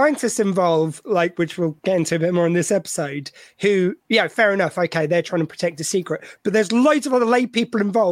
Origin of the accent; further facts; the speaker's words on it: the South, United States; accent: southern; in my poor southern accent, it gets corrupted.